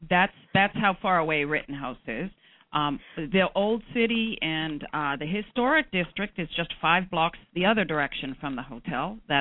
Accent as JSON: {"language": "English", "town": "Toronto", "region": "Ontario", "country": "Canada", "lives_now": "Philadelphia, United States", "said": "I'm from Toronto. I'm used to it getting cold and being really like fall"}